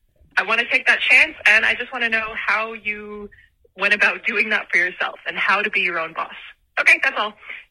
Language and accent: English; Canada; I'm also Canadian.